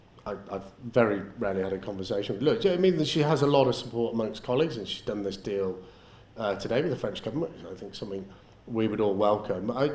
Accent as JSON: {"language": "English", "town": "Liverpool", "region": "North West England", "country": "United Kingdom", "tie": "born or raised there", "said": "I grew up in Liverpool in the 1980s."}